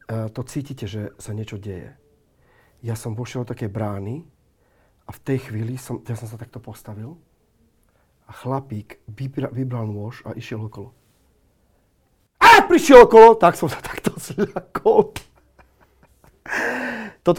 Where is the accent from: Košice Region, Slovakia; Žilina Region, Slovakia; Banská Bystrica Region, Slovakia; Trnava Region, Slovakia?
Banská Bystrica Region, Slovakia; Halič; ja sa dávno vyjadrujem v mojej rodnej dedine v Haliči.